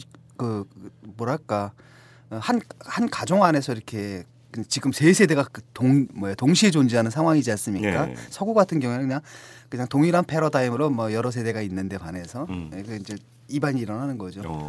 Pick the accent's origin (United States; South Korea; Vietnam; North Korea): South Korea; Yesan, South Chungcheong; 충청도 예산, 서산. 저는 예산이고